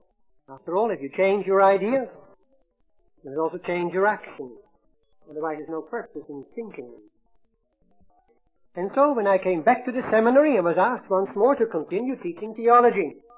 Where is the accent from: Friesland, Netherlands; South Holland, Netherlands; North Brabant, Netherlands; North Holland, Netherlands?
North Holland, Netherlands; Amsterdam; now in South Africa; I'm not a South African by birth. South African citizen indeed, but not by birth. I come from Holland, from Amsterdam. And I'm also a Catholic, Roman Catholic, if you like, and I'm a Catholic priest.